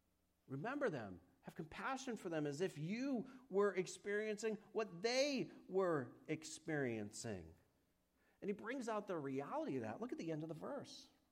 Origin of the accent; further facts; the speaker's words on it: New England, United States; I don't know if you know this, I'm from New England. We don't feel things.